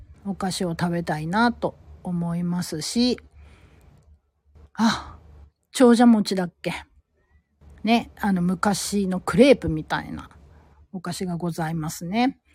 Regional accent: Gifu, Japan; 私は岐阜県の出身なんですけれども

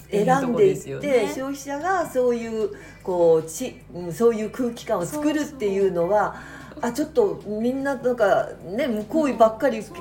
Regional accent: Kyushu, Japan; also born or lived in Yamaguchi; 生まれは山口だけどもう ほぼほぼ九州です。もうちっちゃい時から。

